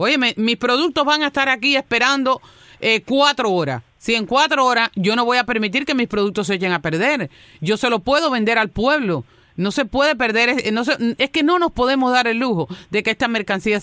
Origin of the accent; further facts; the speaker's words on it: Río Blanco, Las Tunas, Cuba; born there; yo nací en Río Blanco, en la carretera de Puerto Padre, en una finca que él tenía